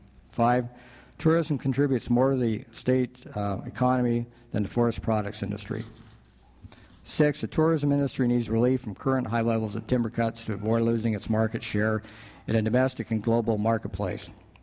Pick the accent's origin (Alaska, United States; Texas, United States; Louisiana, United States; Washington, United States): Alaska, United States; Ketchikan; also born or lived in Wrangell; I'm a native of Southeast Alaska, having been born and raised in Ketchikan. I've lived in Ketchikan all my life except for 7 years spent in Wrangell.